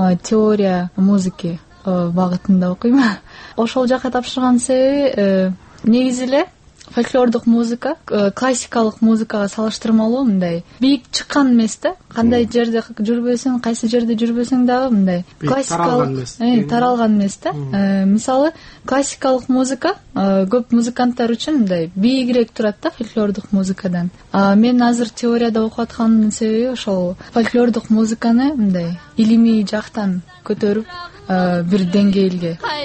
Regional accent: Kochkor, Naryn Region, Kyrgyzstan; Кичинемден кочкорду өскөм, негизи кочкор районундачы.

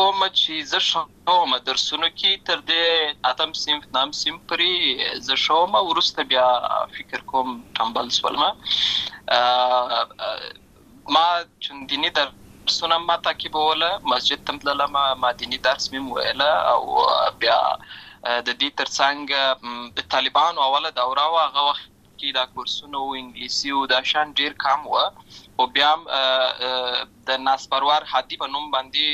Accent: Lashkar Gah, Helmand, Afghanistan; زه په اصل کې د اوروزګان ولایت یم، اما زه په هلمند ولایت لشکرګاه کې پیدا شوی یم، اما د لوی سوی یم.

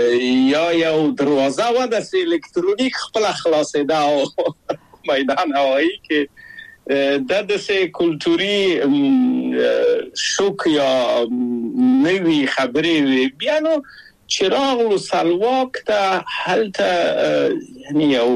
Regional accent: Kabul, Afghanistan; moved away as an adult; also born or lived in Czechoslovakia; زه له کابل په یو دولتي بورس چکسلواکیا ته راغلم

